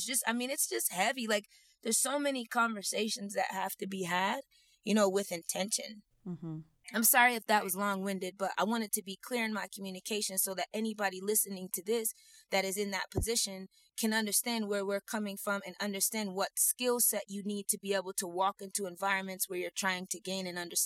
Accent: United States; You know, I go overseas and everyone ascribes my characteristics to the fact that I'm American.

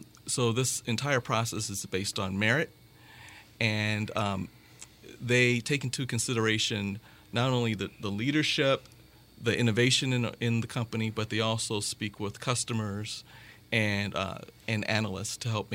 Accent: Indiana, United States; Well, I grew up here in Northwest Indiana

